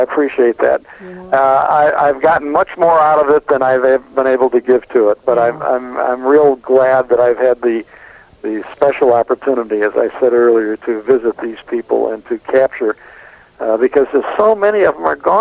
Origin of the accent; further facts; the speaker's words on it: Chicago, Illinois, United States; well, I'm from Chicago, and I'd love to come and talk to you about your radio career.